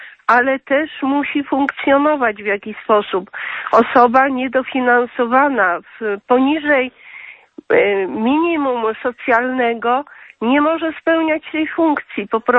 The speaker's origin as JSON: {"language": "Polish", "town": "Warsaw", "region": "Masovian Voivodeship", "country": "Poland", "said": "pielęgniarką z Warszawy."}